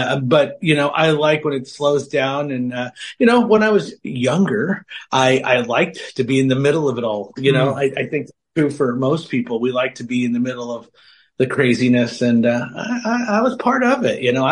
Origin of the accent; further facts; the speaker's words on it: Long Beach, California, United States; also born or lived in Los Angeles; I've relocated from Los Angeles. I grew up in Long Beach, California. Mm-hmm. So LA area.